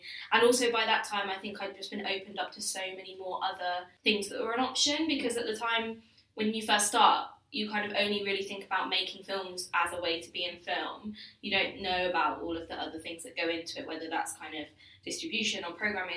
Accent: Bournemouth, South West England, United Kingdom; I'm from Bournemouth and tried to go to Bournemouth Uni, but they didn't want me.

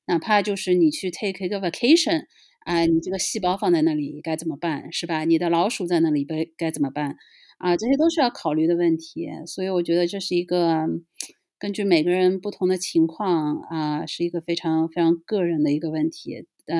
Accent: China; 其实是属于按照我们中国人的算法

